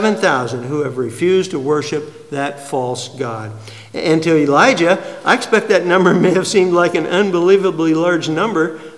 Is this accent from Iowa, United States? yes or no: yes; Blairsburg, Iowa, United States; I was raised in Blairsburg, Iowa, population 225.